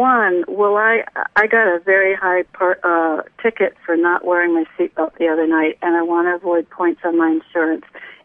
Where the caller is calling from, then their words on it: Connecticut, United States; Hello, Donna. … in Connecticut.